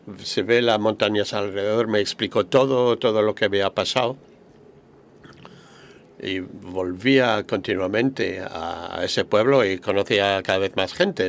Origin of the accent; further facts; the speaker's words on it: northern France, France; Porque yo soy del norte de Francia, no tenemos tantos incendios de ese tipo ahí.